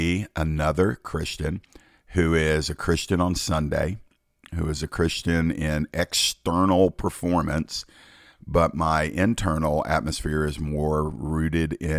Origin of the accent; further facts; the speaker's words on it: United States; And I thank God that I'm American. By the way, don't think I'm non-patriotic. I thank God I'm an American.